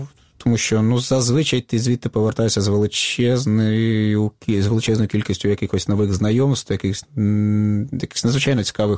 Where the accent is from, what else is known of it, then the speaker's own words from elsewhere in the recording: Starobilsk, Luhansk Oblast, Ukraine; Ось у нас в п'ятницю був виступ в моєму рідному Старобільську